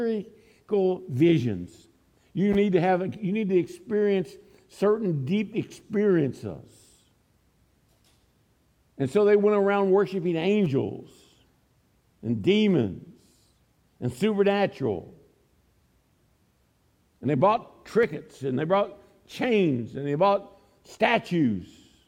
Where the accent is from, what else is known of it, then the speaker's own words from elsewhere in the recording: Kentucky, United States; Again, I come from Eastern Kentucky, and there were a lot of don'ts.